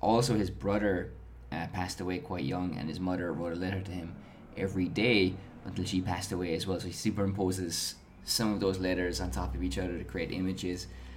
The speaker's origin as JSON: {"language": "English", "country": "Ireland", "moved": "yes", "said": "I am an Irish immigrant, and obviously as an Irish person I'm familiar with what music represents in our culture"}